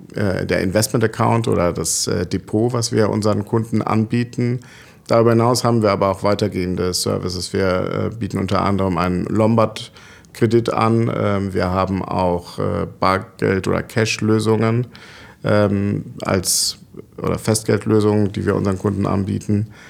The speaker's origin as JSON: {"language": "German", "town": "Cologne", "region": "North Rhine-Westphalia", "country": "Germany", "lives_now": "Frankfurt, Germany", "said": "Ich bin aus Köln damals nach Frankfurt gekommen"}